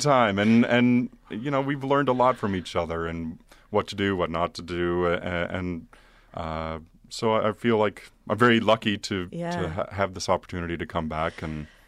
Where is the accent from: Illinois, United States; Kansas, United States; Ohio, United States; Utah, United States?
Kansas, United States; Kansas City; I am, yeah. Born and raised in Kansas City, Kansas.